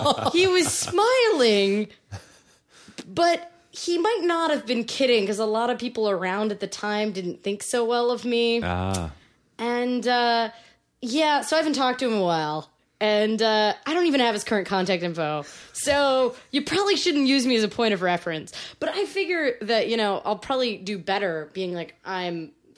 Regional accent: Midwest, United States; I'm from the Midwest, so I have like a deep, deep fondness for corn mazes.

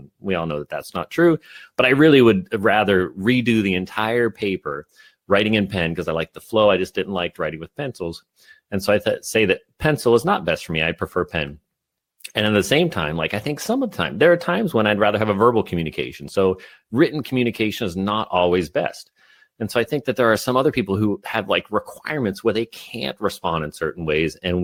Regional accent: West Virginia, United States; I grew up in West Virginia and then continued to move west after that.

